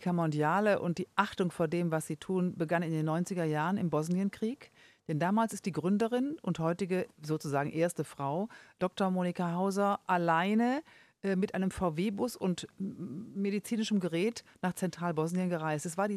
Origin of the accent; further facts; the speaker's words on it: Rhineland, Germany; Ich bin Rheinländerin. Ich sage, man muss auf 5 Grad machen lassen. Jetzt bin ich 60.